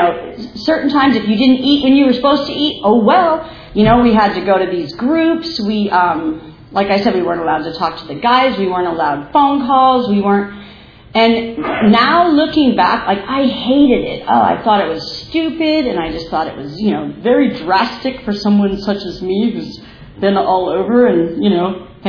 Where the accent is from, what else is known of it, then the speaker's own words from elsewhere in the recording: Boston, Massachusetts, United States; I was born and raised in Boston. Shout out, Boston Joe.